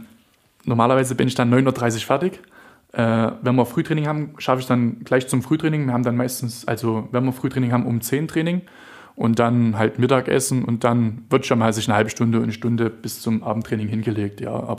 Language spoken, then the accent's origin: German; Plauen, Saxony, Germany; meine Heimat ist Plauen, wird auch immer meine Heimatstadt bleiben. Also bin gebürtiger Plauner, fühle mich da nach wie vor wohl